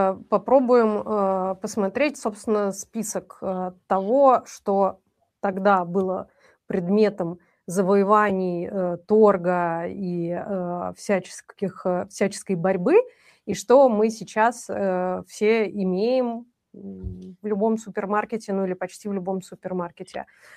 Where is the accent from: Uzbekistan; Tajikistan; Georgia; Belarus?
Uzbekistan; now in Moscow, Russia; Я выросла в Узбекистане, и для меня нормальная специя